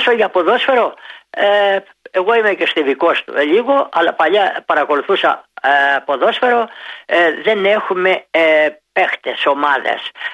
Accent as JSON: {"language": "Greek", "country": "Greece", "said": "εγώ είμαι υπερήφανος, που είμαι πολύ υπερήφανος που είμαι Έλληνας. Είμαι Έλληνας χωρίς να υποστηρίζω κάτι φανατικά."}